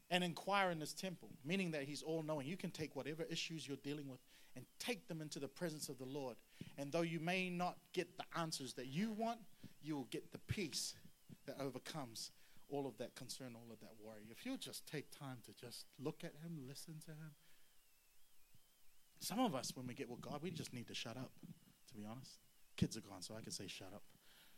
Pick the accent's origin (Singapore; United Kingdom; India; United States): Singapore; now in Queensland, Australia; I came from Singapore. Me and my brother Adam and Joanna, we lived in Singapore.